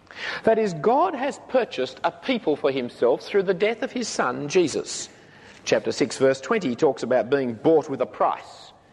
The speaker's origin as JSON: {"language": "English", "country": "Australia", "said": "I'm a printer's son. It is not accidental that I'm an Australian. It is not accidental that I grew up in the eastern suburbs."}